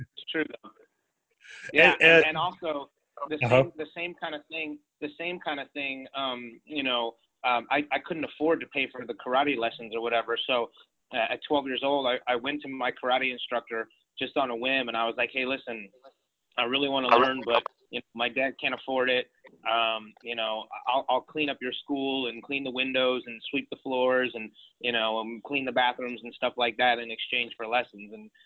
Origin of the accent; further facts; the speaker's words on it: San Antonio, Texas, United States; I grew up in San Antonio.